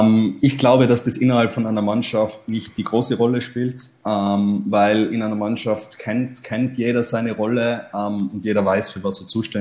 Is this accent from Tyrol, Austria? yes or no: yes; Tyrol, Austria; dass man da als Tiroler sozusagen in die große weite Fußballwelt eintauchen kann